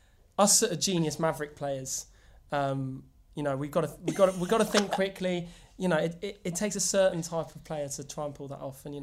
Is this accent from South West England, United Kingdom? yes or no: yes; Swindon, South West England, United Kingdom; Over the weekend, I went to my hometown of Swindon and went to the Old Town switch on of the Christmas lights.